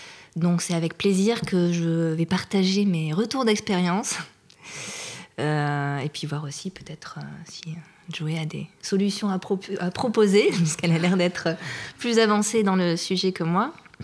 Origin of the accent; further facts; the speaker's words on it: Bordeaux, Nouvelle-Aquitaine, France; donc j'ai 48 ans. Je suis originaire de Bordeaux.